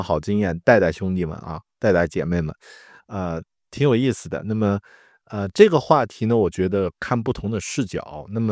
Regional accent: China; 就是我们中国人熟悉的就是所谓自媒体了哈

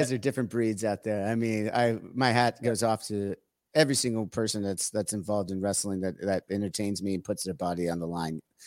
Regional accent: California, United States; I'm from Orange County, so it's not like I'm partial to it or anything like that.

